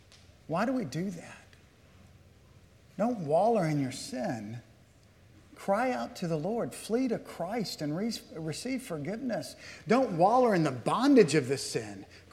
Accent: Arkansas, United States; I grew up in Arkansas, so the language here, a lot of my language that we used to use in Arkansas is different than it is today.

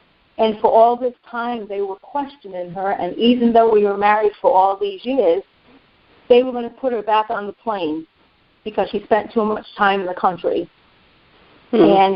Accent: England, United Kingdom; now in United States; And I was from England, and as you say, Lori was already here in America.

